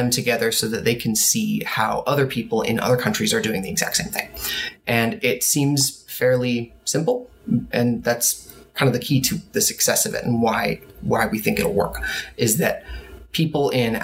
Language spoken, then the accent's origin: English; Oregon, United States; My path was a little different. I was born and raised in Oregon.